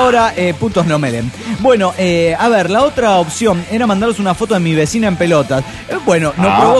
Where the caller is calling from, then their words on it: Zihuatanejo, Guerrero, Mexico; Desde Siguantanejo, navecita